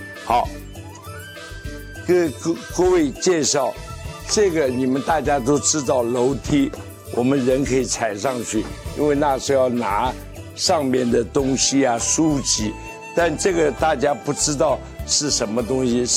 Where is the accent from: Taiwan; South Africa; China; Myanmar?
China; 这张是黄花梨的桌子，我们中国人的国粹之一了。